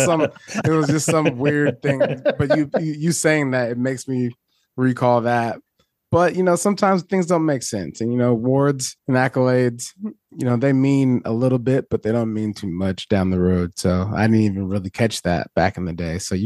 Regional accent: Fort Lewis, Washington, United States; born there; We grew up as a military family. My dad was Army and I was born in Fort Lewis, Washington.

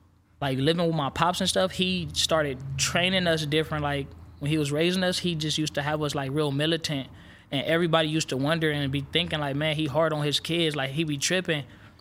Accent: Los Angeles, California, United States; I'm from South Central L.A.

